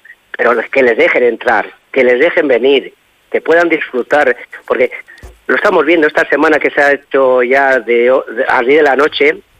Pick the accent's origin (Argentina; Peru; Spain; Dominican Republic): Spain; Castile; somos castellanos y sabemos que Castilla es fría, dura